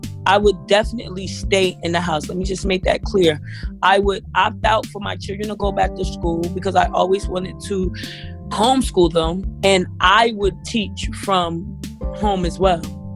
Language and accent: English; Newark, New Jersey, United States; I am from and live in Newark, New Jersey.